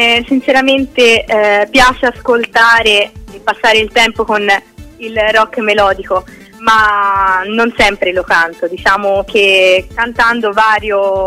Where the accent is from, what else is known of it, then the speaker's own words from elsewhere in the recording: Rome, Lazio, Italy; born there; now in Prato, Italy; Sì, io sono nata a Roma, i miei parenti sono di Roma, vivo a Prato da 12 anni